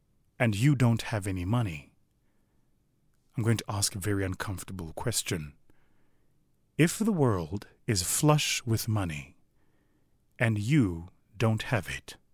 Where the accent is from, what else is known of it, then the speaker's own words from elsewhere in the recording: South Africa; less than 30% of them were from my home country of South Africa